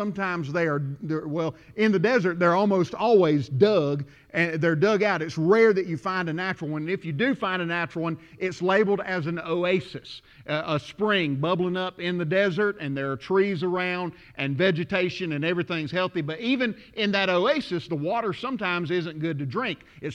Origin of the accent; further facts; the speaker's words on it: the South, United States; growing up in the South, here's something that I heard a lot, that's daddy's money.